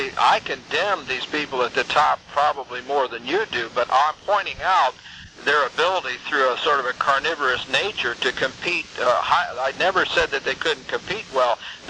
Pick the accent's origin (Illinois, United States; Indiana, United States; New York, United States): Indiana, United States; I grew up in Indiana, near about 100 miles from Chicago.